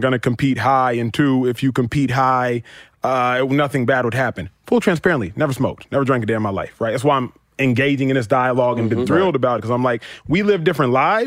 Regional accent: Dallas, Texas, United States; Number two, I'm from Dallas, Texas. I know she went to Carter High School. Mm-hmm. I know that area. I went to church in the hood.

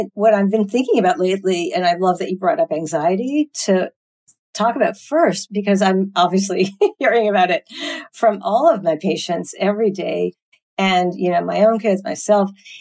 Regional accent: Canada; Like my family's in Canada. I'm from Canada originally.

